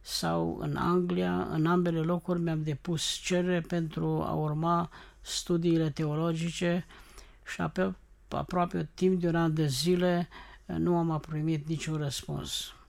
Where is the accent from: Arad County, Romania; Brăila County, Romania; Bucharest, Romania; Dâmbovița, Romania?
Arad County, Romania; Sântea Mică; born there; moved away; M-am născut în România, în satul Sântea Mică, comuna Zărand. Sunt într-o familie cu 11 copii.